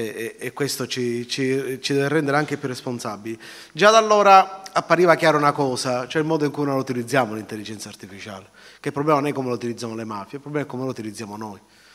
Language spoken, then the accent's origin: Italian; Sicily, Italy; Quando io all'estero dico sono siciliano